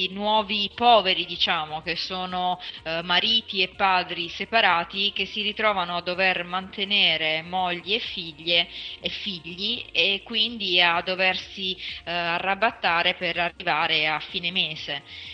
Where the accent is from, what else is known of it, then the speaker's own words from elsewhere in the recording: Apulia, Italy; essendo pugliese